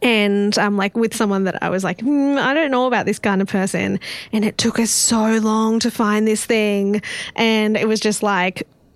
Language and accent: English; Newcastle, New South Wales, Australia; Oh, I'm from Newcastle, so